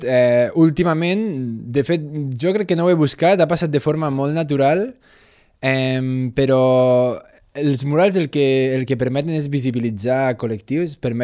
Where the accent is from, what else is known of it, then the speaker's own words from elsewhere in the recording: Sant Cugat del Vallès, Catalonia, Spain; also born or lived in Bellmunt; Això, sóc de Bellmunt, tot i que m'he criat a Sant Cugat també.